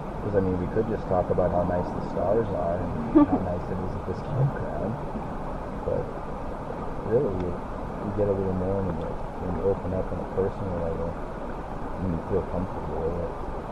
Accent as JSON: {"language": "English", "region": "New Hampshire", "country": "United States", "said": "Like, you come from Colorado, Dave's from Nevada, we're from New Hampshire."}